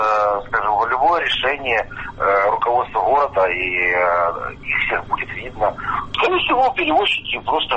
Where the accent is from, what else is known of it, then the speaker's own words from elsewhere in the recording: Sumy, Sumy Oblast, Ukraine; моє частне мнение, як сумчанин.